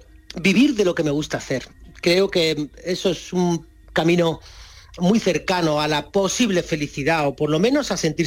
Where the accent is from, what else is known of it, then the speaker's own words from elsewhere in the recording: Málaga, Andalusia, Spain; el Teatro Cervantes de mi tierra, de Málaga